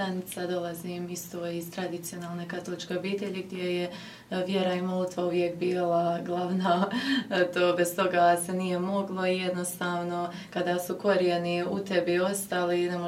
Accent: Mostar, Federation of Bosnia and Herzegovina, Bosnia & Herzegovina; ja dolazim odavde iz Mostara. Tu sam završila studij teologije prije par mjeseci.

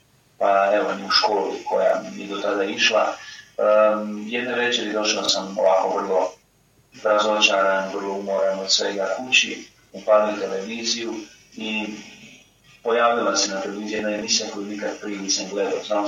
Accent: Zagreb, Zagreb County, Croatia; dolazim iz Zagreba, rođen sam 89. godine u Zagrebu, u jednoj brojnoj obitelji, drugi sam od osmero djece. Moji roditelji su početkom 80. godina došli iz Bosne, iz Kotor Varoša kod Banja Luke, doselili se u Zagreb

